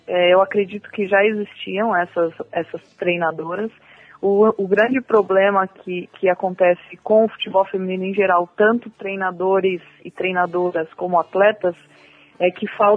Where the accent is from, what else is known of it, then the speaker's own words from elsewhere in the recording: São Paulo, Brazil; Eu, graças a Deus, sou de São Paulo e aqui as coisas são diferentes.